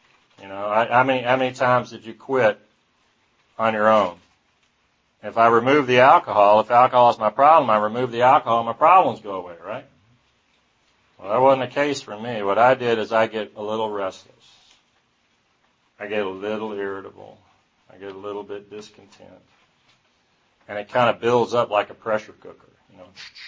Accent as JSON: {"language": "English", "town": "East Point", "region": "Georgia", "country": "United States", "tie": "born or raised there", "also_born_or_lived": "Atlanta", "said": "I am a native of Atlanta. I was born in Georgia Baptist Hospital. It's not even around anymore. It's Atlanta Regional, I think. And 1955, I'm 60 years old. And grew up in East Point."}